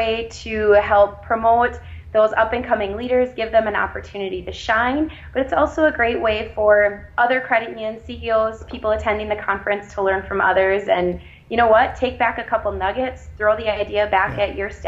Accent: Melrose, Minnesota, United States; this is my hometown, Melrose, Minnesota. I absolutely love it here.

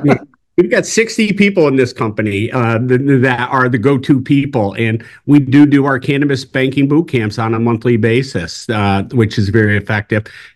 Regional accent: Massachusetts, United States; accent: Massachusetts; I always butcher that name. It's my Massachusetts accent struggles.

